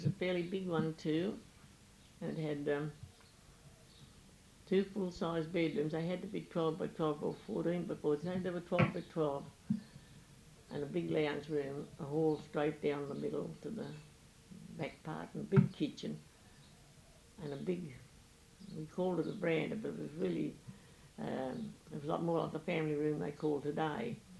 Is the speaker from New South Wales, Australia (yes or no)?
yes; Regentville, New South Wales, Australia; born there; And I was born at Regentville. I am married, a widow, and I am an Australian